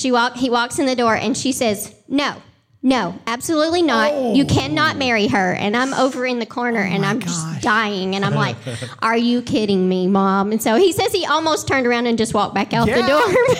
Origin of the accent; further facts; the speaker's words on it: Arkansas, United States; I'm from Arkansas.